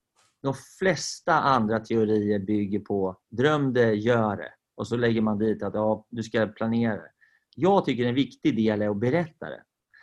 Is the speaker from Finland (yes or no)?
no; Sweden; Vi är ju svenskar